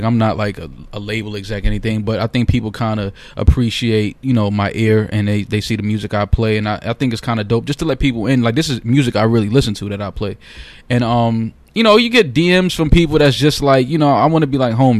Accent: Bronx, New York, United States; I'm from the Bronx.

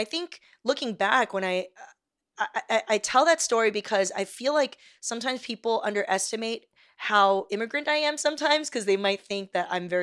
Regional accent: California, United States; I talk Californian. Mm-hmm. I grew up in Southern California with like Latinos, Asians, Black folks, Pacific Islanders.

